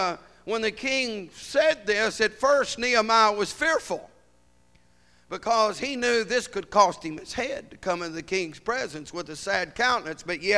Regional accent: United States; born or raised there

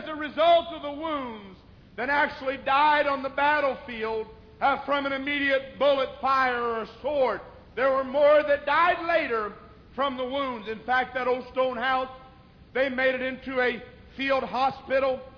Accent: Virginia, United States; But I'm from Virginia, big Civil War country. Lots of Civil War monuments and battlefields and a lot of different things with the Civil War.

